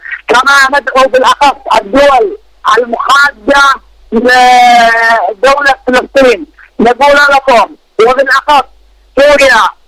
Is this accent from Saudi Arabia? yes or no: no; Yemen; ونحن الى جانبكم من اليمن